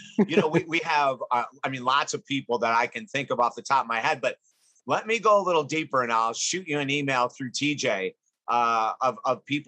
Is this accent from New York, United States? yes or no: yes; Syracuse, New York, United States; I was raised in Syracuse, New York. So, you know, in the wintertime, shoveling snow for driveways, we kind of did it.